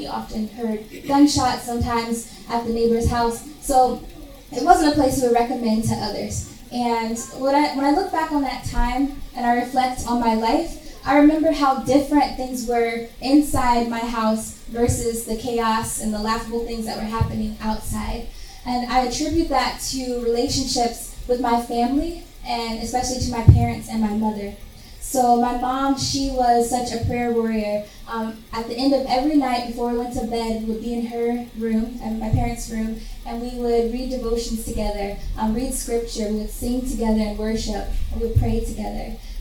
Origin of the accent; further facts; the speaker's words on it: Cleveland, Ohio, United States; born there; I was born in Cleveland, Ohio. I think it's a wonderful city. And I was born in a family of three siblings, two sisters and one brother.